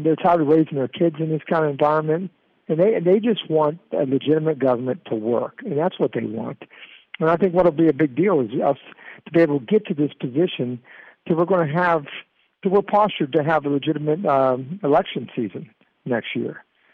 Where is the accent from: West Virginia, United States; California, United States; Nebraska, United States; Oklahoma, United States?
West Virginia, United States; I'm from West Virginia. Okay, not a ton of Marines from West Virginia, but, I got a big family heritage back in West Virginia.